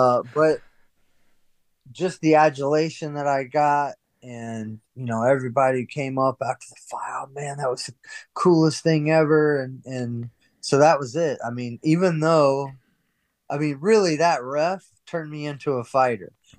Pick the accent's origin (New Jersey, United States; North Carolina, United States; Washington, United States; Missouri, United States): North Carolina, United States; Asheville; So I ended up winning the event in my hometown at the Asheville Civic Center.